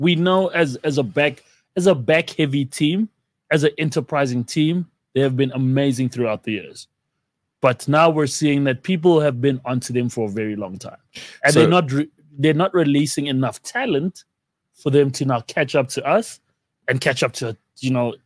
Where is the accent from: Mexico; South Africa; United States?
South Africa; Then maybe I'm just being a South African about this